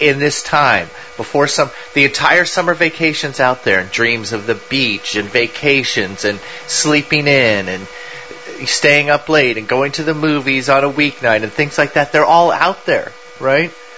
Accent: California, United States; for me as a kid growing up in San Diego County, where it was just warm and just everything was great

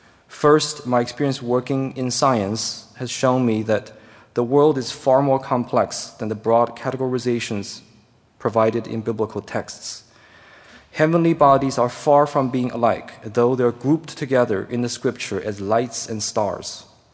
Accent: China; I grew up in China during the 70s and 80s

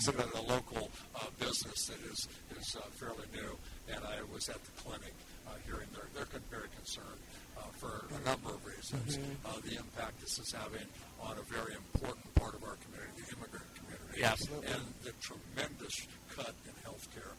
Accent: St. Helena, California, United States; It reminds me of my hometown, St. Helena.

